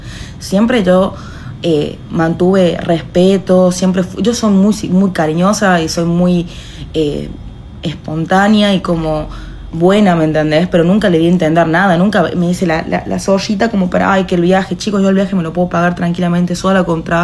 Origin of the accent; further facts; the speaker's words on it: La Rioja, Argentina; yo soy la primera riojana en que la eligen para un viaje a Brasil